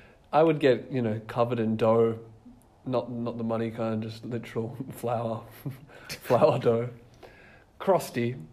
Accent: Perth, Western Australia, Australia; I'm 27. I'm from Perth in West Australia.

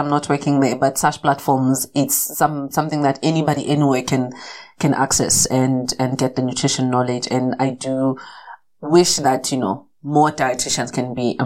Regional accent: Kwanongoma, KwaZulu-Natal, South Africa; I'm from Kwanongoma, so Nkandla is literally a stone thrown from where I'm from. You know, we breathe the same air with Nkandla people.

